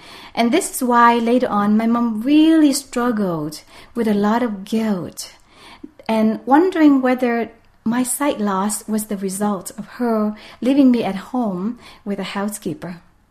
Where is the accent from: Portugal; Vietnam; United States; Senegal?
Vietnam; And so growing up in Vietnam as a blind woman